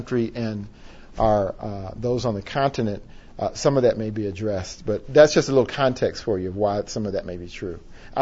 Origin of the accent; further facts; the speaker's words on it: West Virginia, United States; I grew up in West Virginia, where coal mines were, you know, kind of the industrial manifestation.